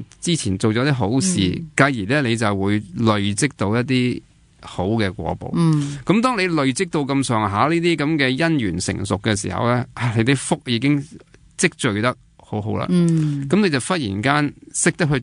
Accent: Hong Kong; 我哋香港人最近经咗一排咁寒彻骨

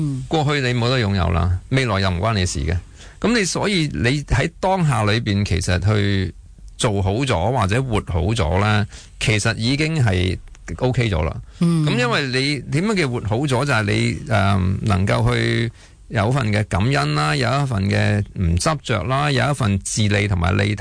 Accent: Hong Kong; 咁当我香港人好啲嘅时候

